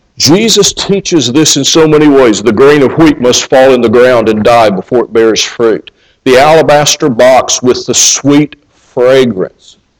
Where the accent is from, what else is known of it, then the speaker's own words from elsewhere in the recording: Kentucky, United States; moved away; I moved here from Kentucky, and horses in Kentucky were sometimes bought and sold for millions of dollars.